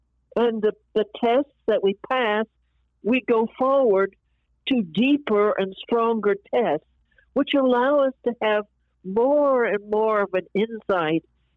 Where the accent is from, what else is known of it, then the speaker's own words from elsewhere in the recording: New York, United States; I was from New York.